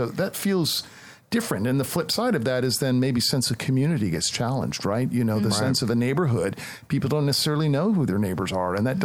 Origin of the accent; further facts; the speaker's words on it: Edina, Minnesota, United States; I grew up in Minneapolis, Minnesota, a suburb called Edina. And in my high school, everyone was Scandinavian, right?